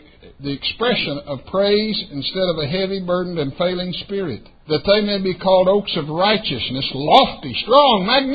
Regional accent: Texas, United States; Well, I'm from West Texas. I have to show you that I do know some big words.

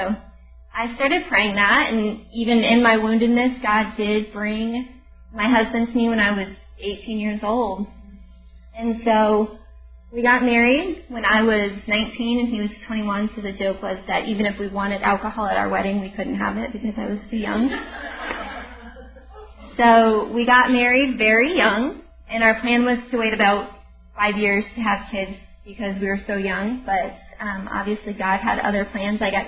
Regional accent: Sarasota, Florida, United States; also born or lived in Riverview; I'm from Riverview, Florida, which is in the Tampa Bay area. I was actually raised in Sarasota, Florida, born and raised my entire life.

